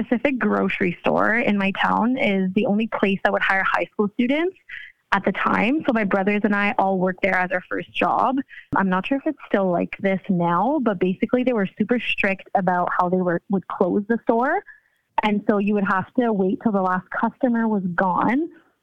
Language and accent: English; Ontario, Canada; Ontario, Canada.